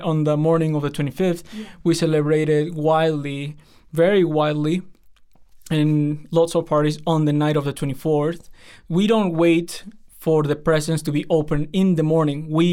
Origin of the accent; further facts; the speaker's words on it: Piura, Peru; also born or lived in Lima; so I was born in Lima, but I was raised in Piura, in the northern side, the border between Peru and Ecuador.